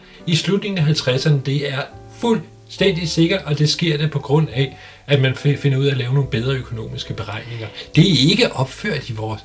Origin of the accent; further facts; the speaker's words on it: Esbjerg, Region of Southern Denmark, Denmark; Jeg kommer fra Esbjerg, jeg kan godt lide sådan noget.